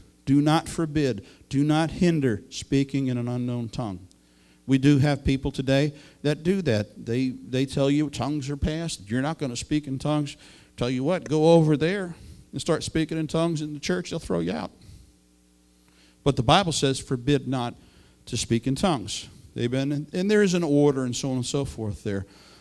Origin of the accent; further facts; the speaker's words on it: New York City, New York, United States; This is a Bronx boy. I grew up in New York City.